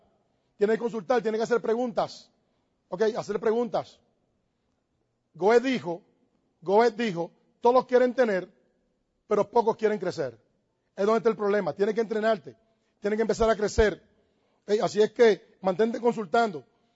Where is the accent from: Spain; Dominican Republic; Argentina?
Dominican Republic; Yo soy cristiano, punto. Yo no tengo que pensar todos los días si yo soy casado. Yo no tengo que estar pensando todos los días, pues yo soy casado, punto. Yo no tengo que estar pensando si yo soy dominicano. Yo soy dominicano.